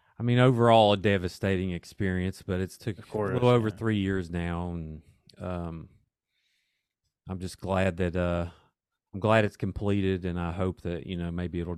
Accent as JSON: {"language": "English", "town": "Welch", "region": "West Virginia", "country": "United States", "tie": "born or raised there", "also_born_or_lived": "Ashland, Kentucky", "said": "So I grew up, I was born in Ashland, Kentucky. And then after my parents got divorced, we moved to Welch, West Virginia in fifth grade. So I grew up there my whole life, and went to Mount View High School"}